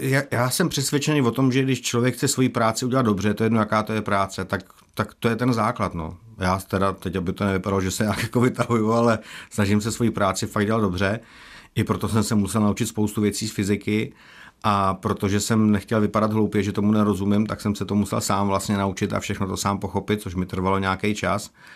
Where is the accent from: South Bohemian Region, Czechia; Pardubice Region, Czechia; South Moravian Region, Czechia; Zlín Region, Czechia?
South Bohemian Region, Czechia; Přešťovice; also born or lived in Strakonice; Já jsem se narodil ve Strakonicích. Vyrůstal jsem v Přešťovicích, což je taková mini vesnice kud od Strakonic.